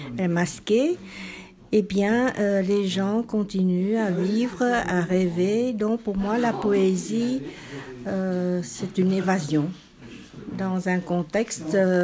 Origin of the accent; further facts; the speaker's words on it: Vietnam; chez nous, au Vietnam, même en ville, on parle toujours en poésie dans l'éducation avec les enfants